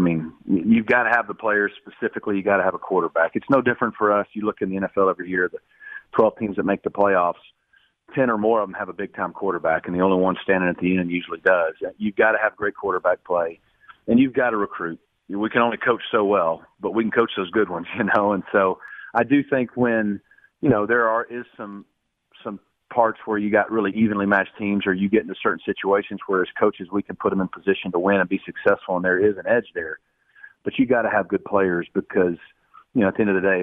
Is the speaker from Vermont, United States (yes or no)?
no; Arkansas, United States; now in Dallas, United States; I'm from Arkansas, not far from here